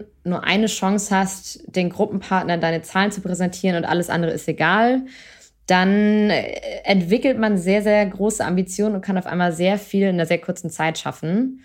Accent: Schleswig-Holstein, Germany; also born or lived in Hamburg; ich bin ja an der Grenze zu Dänemark aufgewachsen.

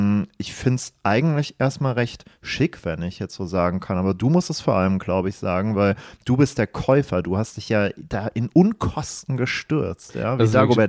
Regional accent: Lower Saxony, Germany; now in Mainz, Germany; ich komme aus Ostfriesland. Das ist jetzt nicht als die Fastnachtshochburg bekannt.

